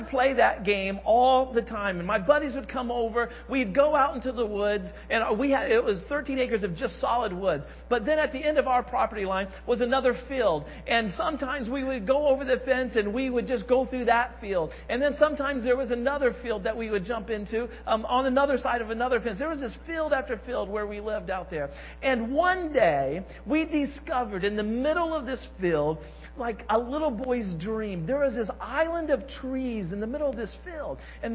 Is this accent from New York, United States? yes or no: no; Modoc, Indiana, United States; And I know for me, growing up in Modoc, Indiana, we had 13 acres